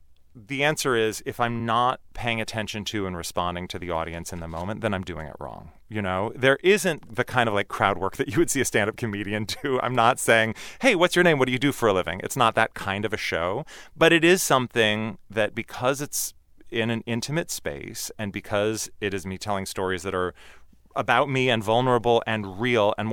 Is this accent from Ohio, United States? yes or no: no; Portland, Oregon, United States; I had been a fan of theirs because I grew up in Portland, Oregon, and they were this little local band that no one outside of Portland had heard